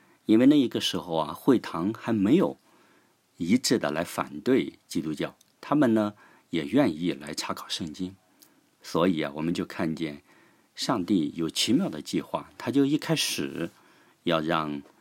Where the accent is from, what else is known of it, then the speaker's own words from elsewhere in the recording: China; 我们中国人常常被人认为是最聪明的民族